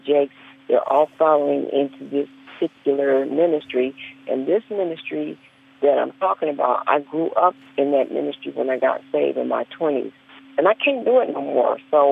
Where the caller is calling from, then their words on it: Clinton Township, Michigan, United States; I'm calling from Clinton Township, Michigan, the metropolitan Detroit area.